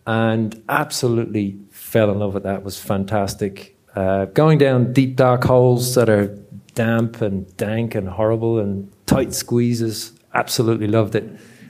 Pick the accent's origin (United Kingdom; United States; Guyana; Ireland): Ireland; Dublin, Leinster; I'm not from these parts, hence the dodgy accent. I grew up in Dublin